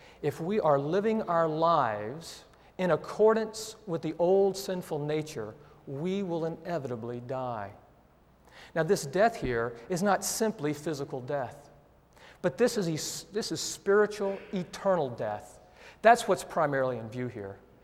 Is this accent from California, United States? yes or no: no; Atlanta, Georgia, United States; You know, I'm a city boy. I was raised in Atlanta, Georgia, born in downtown Atlanta at Crawford Long Hospital, for you Georgia fans out there.